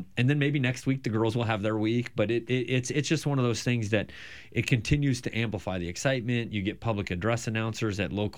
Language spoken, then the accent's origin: English; Osceola, Iowa, United States; I'm from South Central Iowa in a little town called Osceola